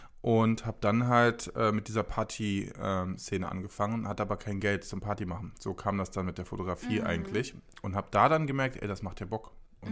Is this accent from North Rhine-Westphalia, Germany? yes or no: yes; Cologne, North Rhine-Westphalia, Germany; genau, ich bin aus Köln.